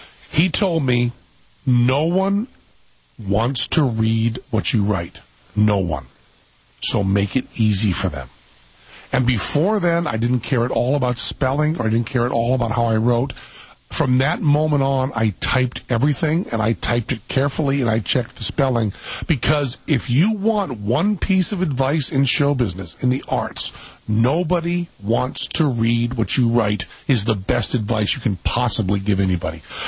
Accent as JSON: {"language": "English", "town": "Greenfield", "country": "United States", "said": "it's because I'm from Greenfield."}